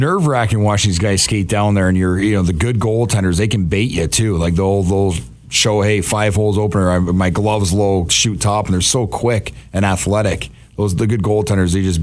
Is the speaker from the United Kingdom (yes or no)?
no; Canada; accent: Canadian; now in Ohio, United States; Well, I am from Canada.